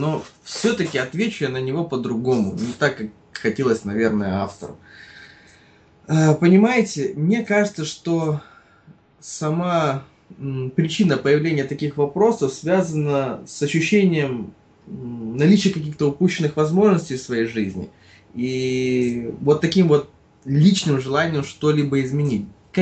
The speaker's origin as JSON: {"language": "Russian", "town": "Odesa", "region": "Odesa Oblast", "country": "Ukraine", "said": "В Одессе, я стопроцентный одессит."}